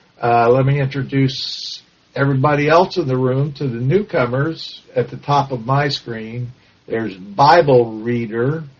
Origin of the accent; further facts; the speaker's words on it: Florida, United States; He's a fellow, I'm from Florida, so he's a fellow Floridian.